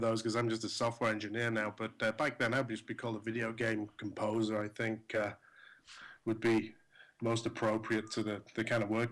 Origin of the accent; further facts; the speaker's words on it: Sheffield, Yorkshire and the Humber, United Kingdom; of course I really liked … as well, because they're from my hometown, Sheffield.